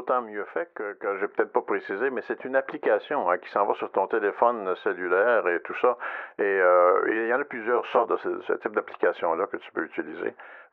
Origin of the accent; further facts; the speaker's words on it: Quebec, Canada; Comme c'est pas disponible chez nous au Québec